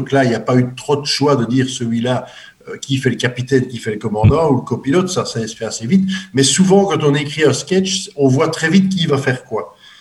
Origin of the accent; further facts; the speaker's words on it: Belgium; qui étaient encore plus marqués chez vous en France que chez nous en Belgique.